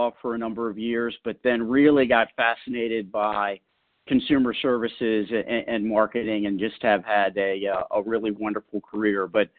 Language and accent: English; Baltimore, Maryland, United States; I never thought I would get into the retail, you know, power business when I was growing up in Baltimore, Maryland, you know, and in high school.